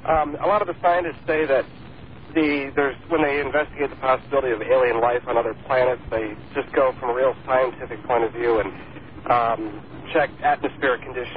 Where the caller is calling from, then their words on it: Madison, Wisconsin, United States; I'm calling from Madison, Wisconsin.